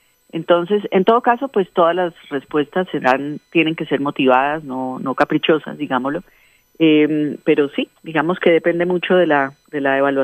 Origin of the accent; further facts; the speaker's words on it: Colombia; uno como colombiano sí reconoce